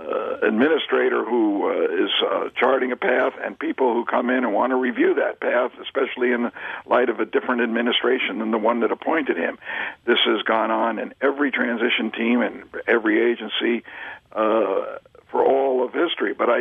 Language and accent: English; New York, United States; now in Los Angeles, United States; I tell people I was raised in New York and live in Los Angeles